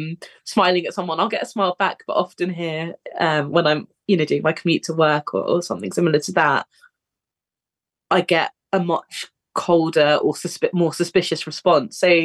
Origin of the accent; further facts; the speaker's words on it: Harrow, London, United Kingdom; I've grown up in Harrow, and growing up in London and commuting